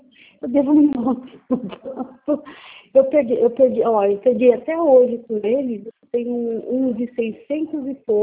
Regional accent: São Paulo, Brazil; Eu sou de São Paulo mesmo.

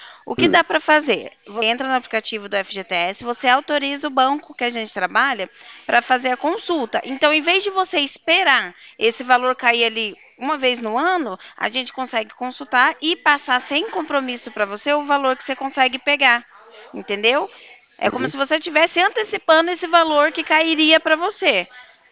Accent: Paraná, Brazil; Eu sou daqui do Paraná.

